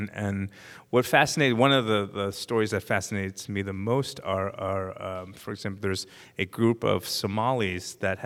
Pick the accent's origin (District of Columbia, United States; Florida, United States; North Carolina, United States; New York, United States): New York, United States; Brooklyn; everyone says, I come from Brooklyn, right? And I was like, oh man, that's cool. I'm like, no, you don't understand. Canarsie is not. Yeah. Canarsie is the armpit of Brooklyn, and it always will be.